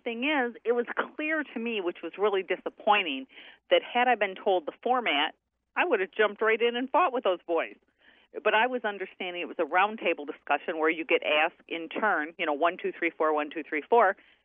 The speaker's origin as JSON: {"language": "English", "region": "Michigan", "country": "United States", "said": "like I'm from Michigan, okay?"}